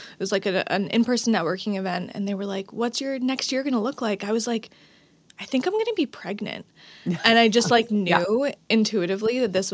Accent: New Jersey, United States; We had mutual friends. Like there was some, we're both from New Jersey.

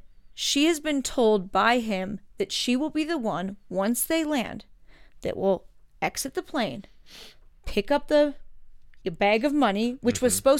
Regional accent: Pacific Northwest, United States; And I'm from the Pacific Northwest, but Tacoma's—

